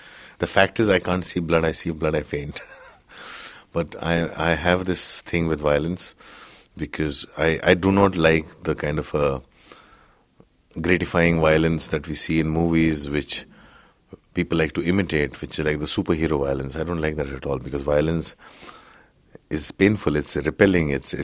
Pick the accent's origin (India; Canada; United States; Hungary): India; Growing up in India, I also have an obsession with sexuality because we don't discuss that.